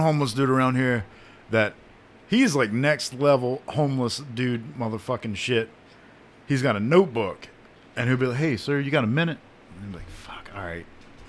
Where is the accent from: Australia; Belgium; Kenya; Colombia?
Colombia; I'm from Colombia.